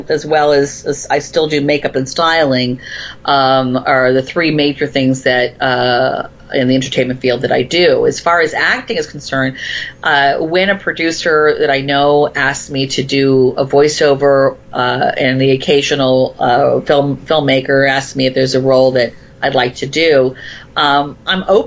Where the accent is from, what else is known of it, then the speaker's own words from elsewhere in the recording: Florida, United States; I grew up in Florida, and when I came up here